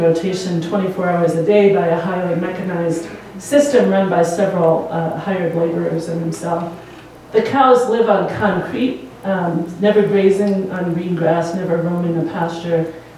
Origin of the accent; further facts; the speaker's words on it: Farmington, Missouri, United States; He's in his kitchen in my hometown of Farmington, Missouri.